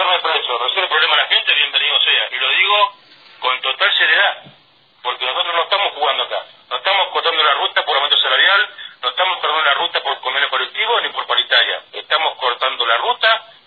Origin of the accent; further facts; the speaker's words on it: Caleta Olivia, Santa Cruz, Argentina; yo soy de Caleta Olivia, nací en Gallego pero me crié en Caleta. Mi familia es petrolera.